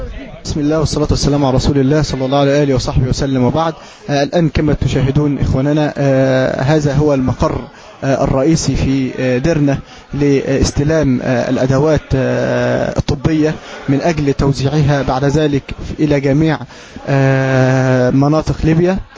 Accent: Egypt; نحن إخوانكم من مصر

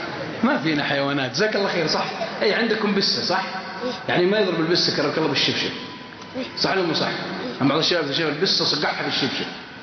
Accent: Mecca, Makkah Province, Saudi Arabia; born there; يعني ولدت في مكة، من يوم أقول لهم ولدت بمكة يعرفونها

